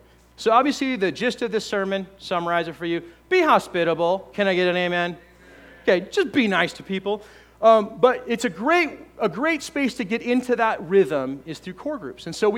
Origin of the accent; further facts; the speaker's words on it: United States; And I'm very proud to be American.